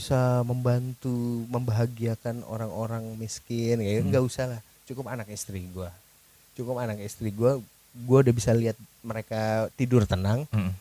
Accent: Tangerang, Banten, Indonesia; Ya memang gue berdarah Jogja tapi gue udah besar di Tangerang.

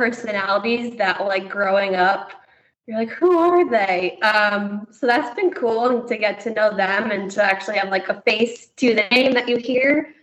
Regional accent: California, United States; We grew up on the East Bay, so like all of our stuff was always Dell's at like field trips or field days.

